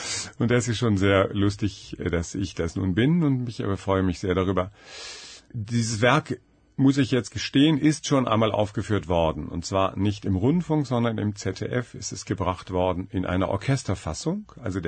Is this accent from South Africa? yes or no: no; Bonn, North Rhine-Westphalia, Germany; Ich wohne ja nicht in München, ich bin ja weit gereist. Ich komme aus dem Rheinland, aus Bonn.